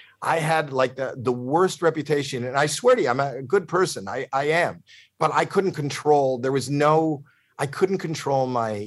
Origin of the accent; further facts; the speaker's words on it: Toronto, Ontario, Canada; And I'm from Toronto, Canada